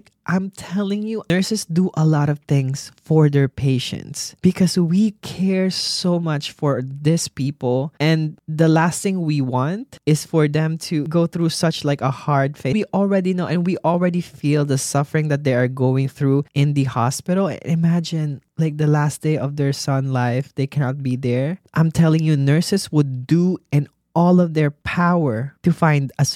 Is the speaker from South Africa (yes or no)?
no; Germany; I am from Germany